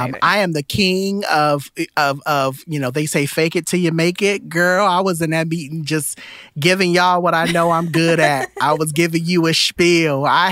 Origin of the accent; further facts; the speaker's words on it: San Bernardino, California, United States; also born or lived in Compton; I grew up in San Bernardino. I actually grew up between Compton and San Bernardino in Southern California.